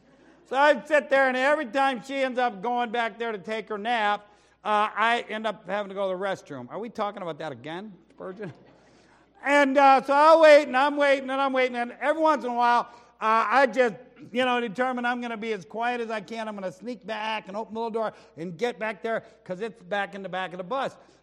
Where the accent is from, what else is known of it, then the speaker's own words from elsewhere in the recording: Tennessee, United States; born there; Like I said, I was born in Tennessee.